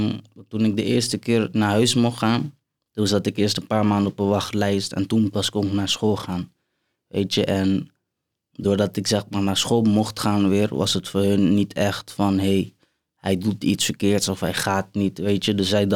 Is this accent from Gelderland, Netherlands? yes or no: no; Capelle aan den IJssel, South Holland, Netherlands; now in The Hague, Netherlands; ik ben 20 jaar oud. Ik kom uit Capelle Scholevaar, maar ik woon in Den Haag.